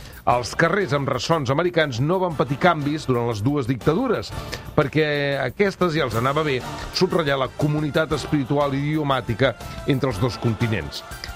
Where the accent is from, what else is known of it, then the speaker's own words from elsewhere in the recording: Barcelona, Catalonia, Spain; jo en aquest cas també sóc barceloní